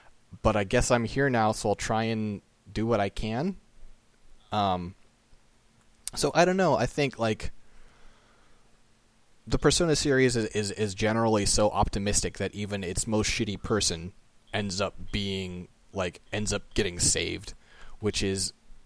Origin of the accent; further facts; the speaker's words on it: United States; Is my personal perspective as an American.